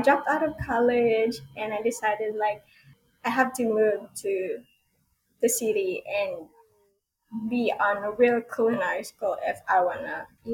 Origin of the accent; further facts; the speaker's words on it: Philippines; I'm Filipino, and there's like a lot of Filipino restaurants here